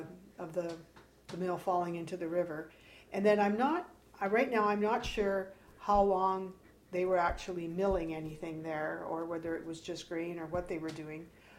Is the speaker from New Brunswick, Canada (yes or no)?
no; Port Arthur, Ontario, Canada; born there; I was born in Port Arthur on June the 7th, 1952.